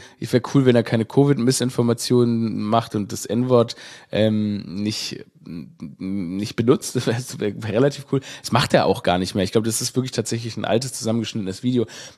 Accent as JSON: {"language": "German", "town": "Stuttgart", "region": "Baden-Württemberg", "country": "Germany", "tie": "born or raised there", "said": "in meine Heimatstadt Stuttgart"}